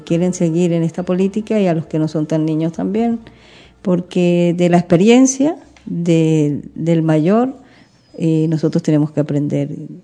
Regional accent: Leganés, Community of Madrid, Spain; Somos de aquí, de Leganés, estamos aquí, somos ciudadanos del mundo, pero que vivimos en Leganés.

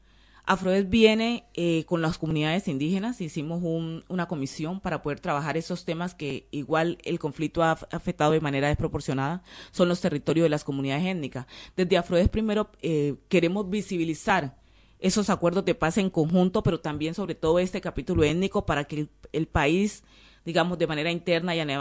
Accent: Colombia; cómo nosotros como colombianos vamos a garantizar como país, como Estado

